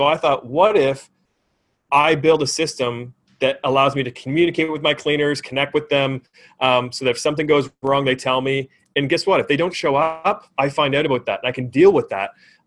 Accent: Canada; Like, I'm Canadian.

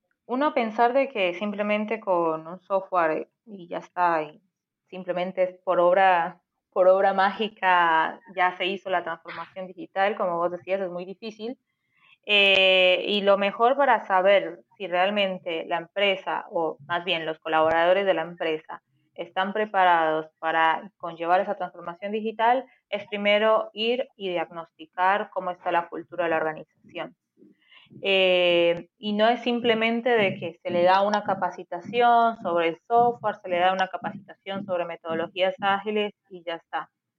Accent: Colombia; Yo soy colombiana y yo siento bastante el mundo VUCA, en Argentina es muy diferente.

